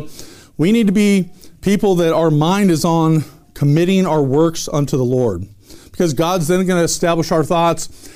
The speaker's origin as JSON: {"language": "English", "town": "Portland", "country": "United States", "said": "People are like, Detroit soul winning? Like, where are you from? Like, Portland."}